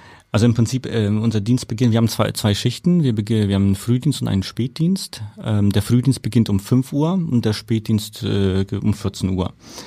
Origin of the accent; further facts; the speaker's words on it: Nuremberg, Bavaria, Germany; accent: rolled R; damals in Nürnberg, ich komme aus Nürnberg.